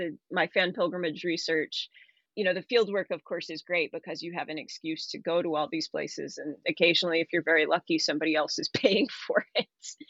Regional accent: Atlanta, Georgia, United States; I'm from Atlanta, so my home convention is Dragon Con.

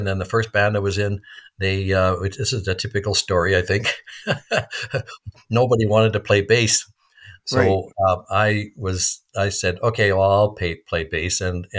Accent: Kindersley, Saskatchewan, Canada; born there; also born or lived in Colville; I was born in Kindersley, Saskatchewan.

